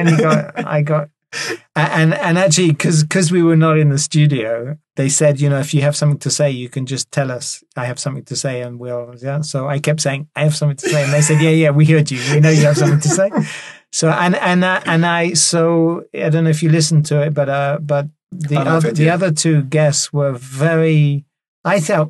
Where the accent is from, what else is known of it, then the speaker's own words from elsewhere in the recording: France; accent: French; English is a second language; So I was on French radio with my humble French accent